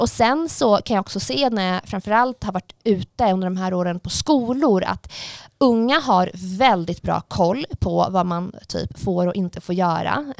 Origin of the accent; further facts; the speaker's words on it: Jönköping, Jönköping County, Sweden; Jag är väldigt nära min familj och mina barndomsvänner som är kvar hemma i Jönköping.